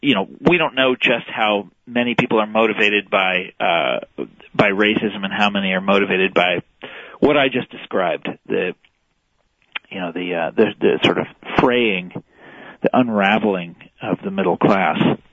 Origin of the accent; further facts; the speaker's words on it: Kansas, United States; You think about people in my home state of Kansas for whom that was obviously extremely distasteful.